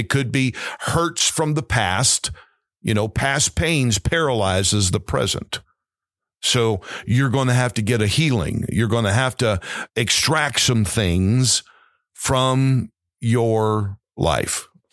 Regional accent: St. Louis, Missouri, United States; now in Dallas, United States; But I'm born and raised in St. Louis, and I went back there for a period of time and planted a new church

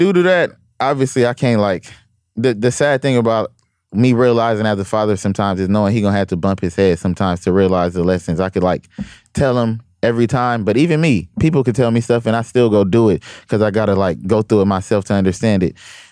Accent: Compton, California, United States; Because I'm a blood from Compton or a nigga from Compton with a different message.

